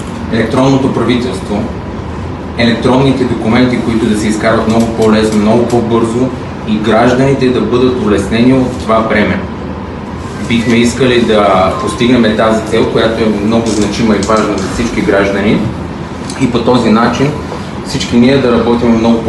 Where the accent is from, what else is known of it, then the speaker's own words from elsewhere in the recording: Silistra, Silistra Province, Bulgaria; от Силистра